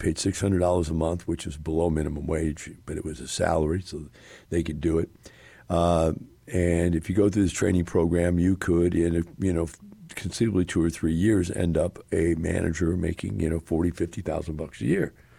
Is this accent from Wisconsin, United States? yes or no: yes; Wisconsin, United States; moved away; I came from Wisconsin where the water's crystal clear. It's glacial lakes. It's unbelievably beautiful. And forests and, you know, all kinds of outdoor stuff.